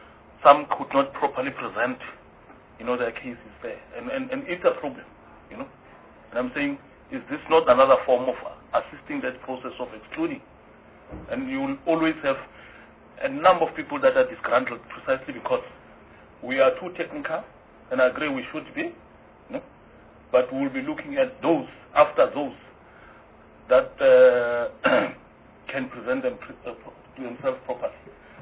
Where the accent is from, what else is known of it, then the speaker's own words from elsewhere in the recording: Mamelodi, Gauteng, South Africa; I mean, I'm from Mamelodi, you know?